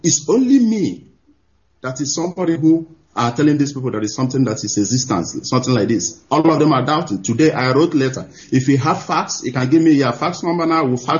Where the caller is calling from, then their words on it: Stuttgart, Baden-Württemberg, Germany; I'm calling from Stuttgart.